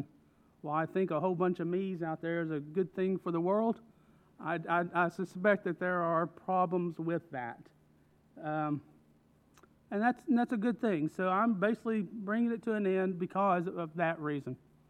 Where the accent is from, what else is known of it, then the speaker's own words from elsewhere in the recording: Lexington, Kentucky, United States; So I was born in Lexington, Kentucky, on the campus of University of Kentucky. Dad was ROTC. We moved few times there around Lexington.